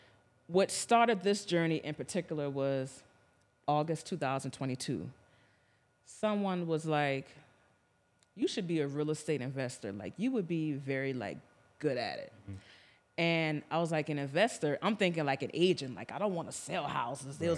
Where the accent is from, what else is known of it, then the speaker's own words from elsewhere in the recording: Charleston, South Carolina, United States; now in Las Vegas, United States; I am 34 years old with no children. I'm from Charleston, South Carolina. I moved out here to Vegas February 9th.